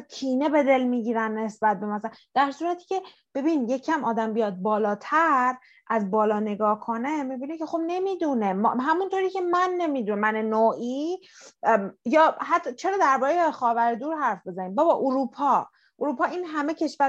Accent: Iran; ماها داخل ایران بودیم مثلا، حالا من خیلی وقت نرفتم ولی کلا ما ایرانی هستیم

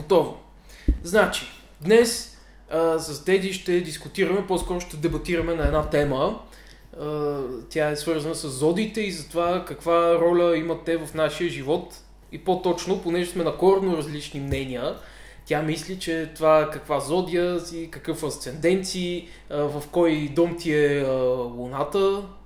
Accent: Sofia, Sofia City, Bulgaria; Въпреки, че ти си от село, аз съм от София.

